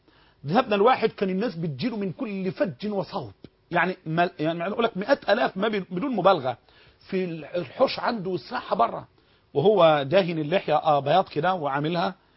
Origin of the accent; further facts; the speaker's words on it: Egypt; اللي كان قاله شيخ كبير عندنا في مصر